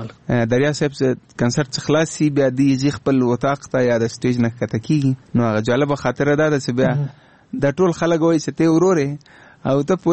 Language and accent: Pashto; Afghanistan; نه زه افغان یم خو هندي ژبه ما زده کړې.